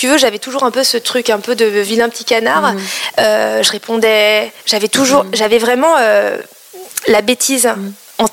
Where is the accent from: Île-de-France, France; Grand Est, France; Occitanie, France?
Île-de-France, France; Paris; born there; On oublie de souligner que je suis d'origine asiatique. En fait, je suis née en France, à Paris, dans le 13e. Mais mes parents sont cambodgiens chinois du Cambodge. Donc en fait, on a beaucoup voyagé en Asie. J'ai une éducation franco-asiatique